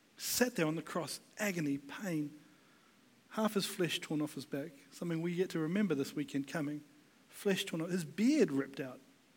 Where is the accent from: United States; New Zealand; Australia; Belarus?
New Zealand; Taranaki; I'm from Taranaki. It's Taranaki hardcore.